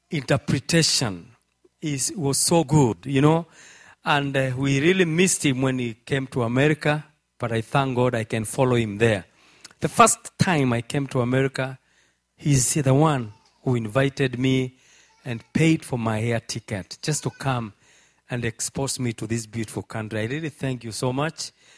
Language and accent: English; Nakuru, Nakuru County, Kenya; His own parents are very good friends of mine, and we come from Nakuru.